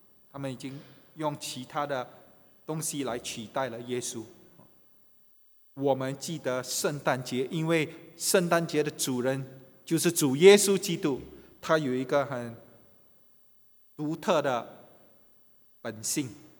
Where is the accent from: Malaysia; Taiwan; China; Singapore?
Singapore; 不但我们新加坡人，我说全球的人